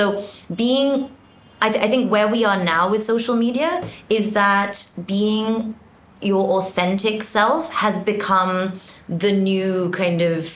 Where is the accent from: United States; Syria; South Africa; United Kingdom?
United Kingdom; England; I grew up in England. You're very kind of reserved